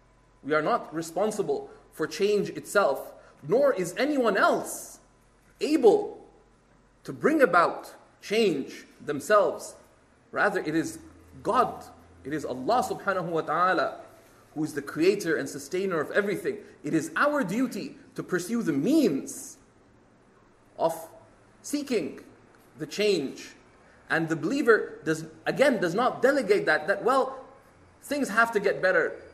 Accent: Canada; I'm a Pakistani Canadian. We accept hyphenation up north.

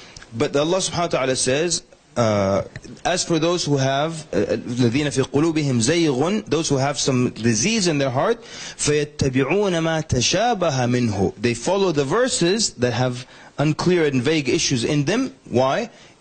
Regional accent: Sudan; I'm from Sudan originally, by default. By default, everyone's Sufi. My father's side of the family are all Ismaili Sufis

